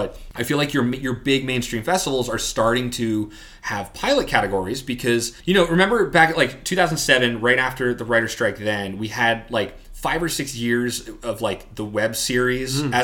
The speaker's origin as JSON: {"language": "English", "region": "New Jersey", "country": "United States", "tie": "born or raised there", "said": "I mean, I started, you know, growing up in New Jersey, a lot of my college shorts from Rutgers"}